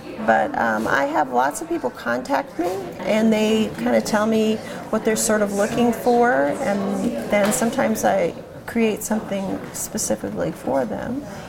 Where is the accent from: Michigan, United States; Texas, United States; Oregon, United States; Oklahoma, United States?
Michigan, United States; moved away as an adult; now in Des Moines, United States; And but I've lived over 30 years in Iowa, in the Des Moines area. I went to college in Iowa and then started teaching in Des Moines. But I grew up in Michigan, in a small farming community, a lot like.